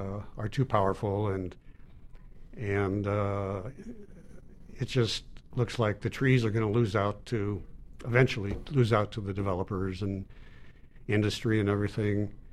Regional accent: Nebraska, United States; I come from Nebraska where there really aren't that many trees. You kind of, you know, I grew up kind of loving trees because there weren't that many of them

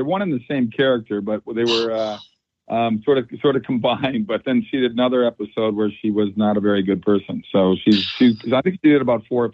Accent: Mound, Minnesota, United States; I love going back there. Mound, Minnesot

